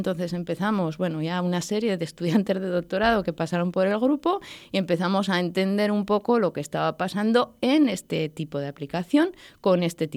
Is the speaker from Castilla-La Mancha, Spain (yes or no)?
no; Zaragoza, Aragon, Spain; tomé la decisión de volver a Zaragoza después de muchísimos años. Yo soy de aquí, soy zaragozana, estudié aquí en la universidad, hice mi doctorado aquí. Luego ha sido un largo periplo, bueno, por el extranjero